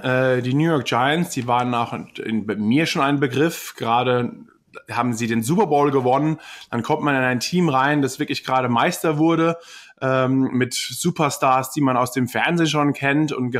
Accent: Germany; ich komme aus Deutschland, ich kann auch Football spielen

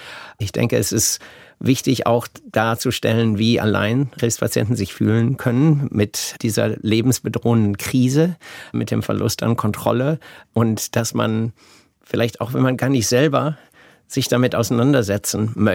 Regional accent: North Rhine-Westphalia, Germany; now in Boston, United States; Ich habe jetzt so gehofft, dass ich immer noch als Westfale durchgehen kann, aber ist nicht möglich.

